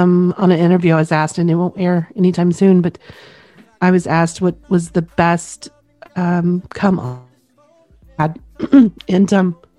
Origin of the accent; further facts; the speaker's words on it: Oklahoma, United States; accent: twang; I'm originally from Oklahoma, so occasionally you'll hear the twang come out.